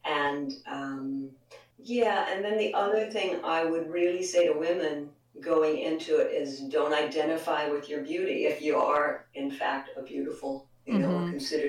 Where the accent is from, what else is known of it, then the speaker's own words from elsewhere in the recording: Midwest, United States; I was raised in the Midwest, as you know, and you are.